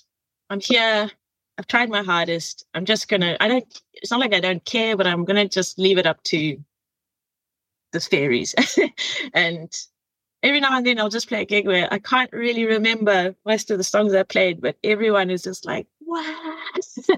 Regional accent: Bulawayo, Zimbabwe; I suppose it was back in Zimbabwe when I used to just, in Bulawayo, my hometown, and no one was really playing live music.

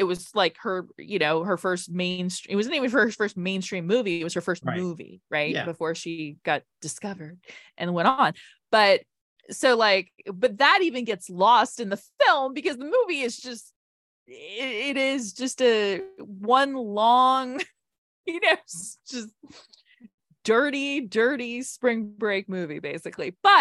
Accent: Australia; I grew up with this and I grew up in Australia and this movie's filmed in Australia

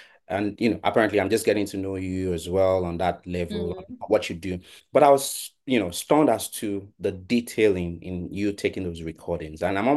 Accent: Badagry, Lagos, Nigeria; I was born in Badagry. Yeah, I was born there. I am from Ogun State.

